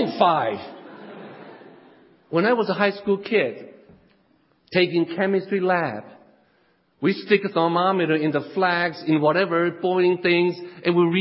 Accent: Taiwan; English is a second language; moved away as an adult; now in New Jersey, United States; I was born and raised in Taiwan, and I have come to this country since 1979. So I lived in this country more years than, you know, I live in Taiwan.

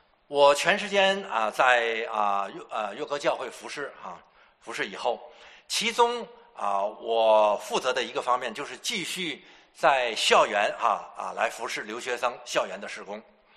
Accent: China; 自然我们中国人的这个传统也是努力的去存钱

